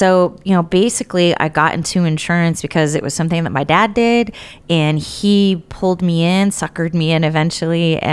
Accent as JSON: {"language": "English", "region": "California", "country": "United States", "tie": "born or raised there", "said": "Yes, well, so I'm born and raised in California, Sonoma County, and still live in Sonoma County."}